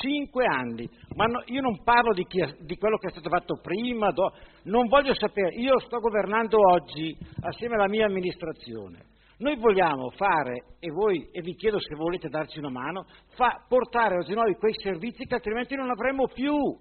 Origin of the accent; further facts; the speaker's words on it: Orzinuovi, Lombardy, Italy; Ma io sono un cittadino orziano, sono nato a Orzinuovi